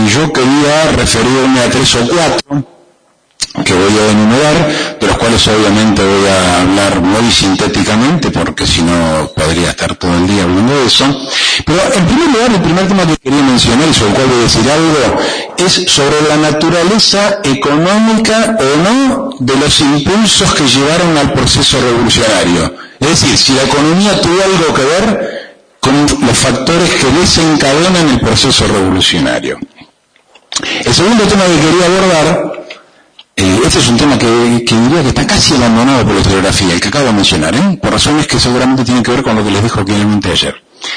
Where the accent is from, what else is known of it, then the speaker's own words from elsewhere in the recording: Morón, Buenos Aires Province, Argentina; años vivo en la capital y enseño en la Universidad de Buenos Aires, tengo mi corazoncito en la provincia de Buenos Aires porque soy de la provincia de Buenos Aires, pasé toda mi infancia y juventud en Morón, de donde soy